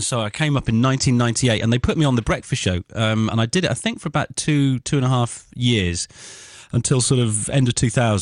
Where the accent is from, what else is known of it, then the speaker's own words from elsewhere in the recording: East of England, United Kingdom; I grew up in Essex, listening to Capital FM